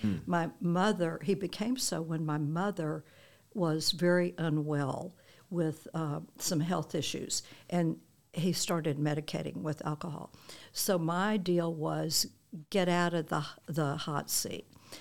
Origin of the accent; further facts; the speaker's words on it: San Antonio, Texas, United States; also born or lived in Corpus Christi; Sure, yeah. I grew up mostly in San Antonio, Texas